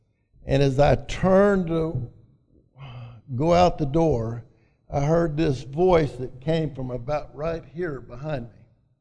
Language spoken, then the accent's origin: English; Sheridan, Arkansas, United States; I'm from Sheridan, Arkansas, and I'm glad to be here tonight.